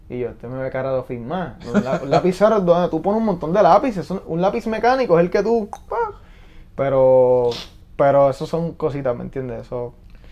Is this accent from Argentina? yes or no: no; Vega Baja, Puerto Rico; also born or lived in Bayamón; a mí me encanta Vega Baja y soy orgulloso de ser vegabajeño, pero pues Ponce, pues, también me siento ponceño